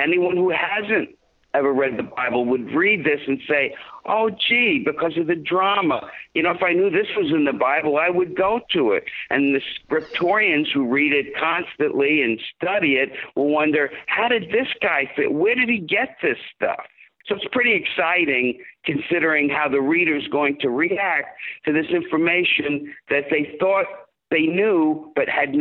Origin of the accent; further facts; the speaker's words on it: Long Island, New York, United States; also born or lived in Brooklyn; now in Houston, United States; I'm from Brooklyn, New York. Originally moved out to Long Island, grew up out on the island, and have traveled, live now in Texas, Space City, they call it, Houston.